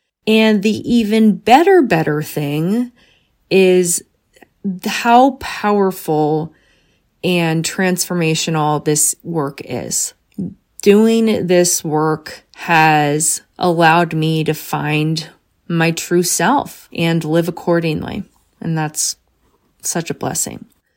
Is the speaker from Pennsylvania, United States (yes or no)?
yes; Bryn Mawr, Pennsylvania, United States; and I grew up in Bryn Mawr.